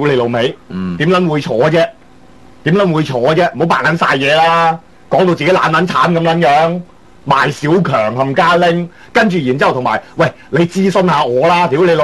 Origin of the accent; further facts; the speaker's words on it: Hong Kong; 或者呢個係對我哋香港人嘅考驗嚟嘅。